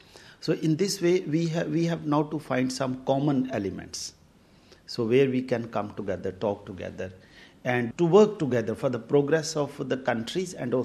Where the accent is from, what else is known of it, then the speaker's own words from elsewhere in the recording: Pakistan; So like I, Pakistani, being a Pakistani, I am Pakistani citizen and I have a right to be Pakistani citizen.